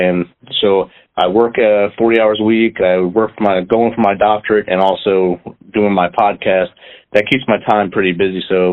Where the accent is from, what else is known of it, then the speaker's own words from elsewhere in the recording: New Jersey, United States; I was born and raised in New Jersey in the 1970s. I was the fourth of four children.